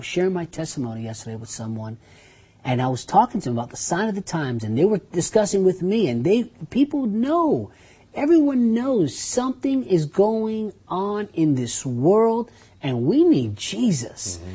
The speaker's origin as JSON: {"language": "English", "country": "United States", "said": "As an American Christian, as an American, we have to view this in terms of in the context of our Constitution."}